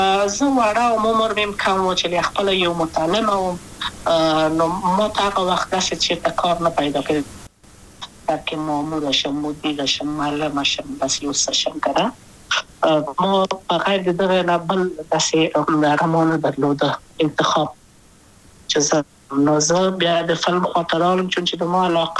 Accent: Kabul, Afghanistan; also born or lived in Wardak Province; زه خو اصلا د وردګو ولایت یم، د پلار مې د وردګو ولایت ته خلګنسس کېدلې، د کابل په تخت پل سیمه کې یم او لویا شویم کابل که یم.

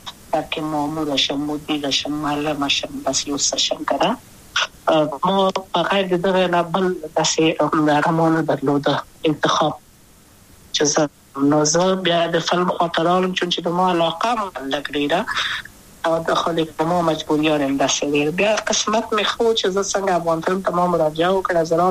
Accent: Kabul, Afghanistan; also born or lived in Wardak; زه خو اصلا د وردګو ولایت یم، د پلار مې د وردګو ولایت ته خلګنسس کې دلې د کابل په تختپل سیمه کې یم، او لویا شویم کابل کې هم مکتب می دولسم په کابل

